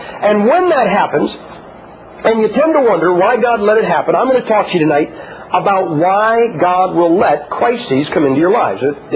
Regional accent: United States; Now, I am an American, and I tell people all the time

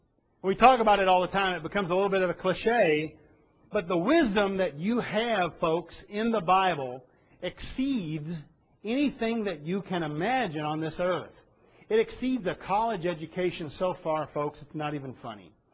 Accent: United States

